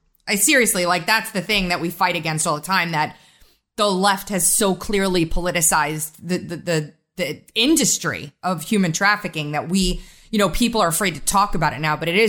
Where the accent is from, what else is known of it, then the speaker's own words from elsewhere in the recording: Massapequa, New York, United States; And I grew up in Massapequa.